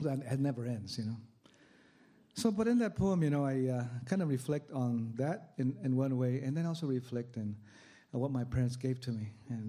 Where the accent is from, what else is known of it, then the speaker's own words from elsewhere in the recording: California, United States; Because I'm from California. This is Texas.